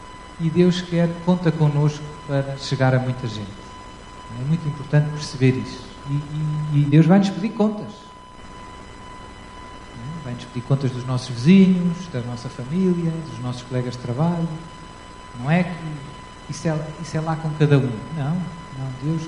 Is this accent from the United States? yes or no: no; Lisbon, Portugal; born there; Eu nasci em Lisboa, aqui do outro lado do Rio, já há uns anos, em 1975. E sou padre na Diocese de Lamego, lá em cima, ao pé da Régua, junto ao Rio Douro.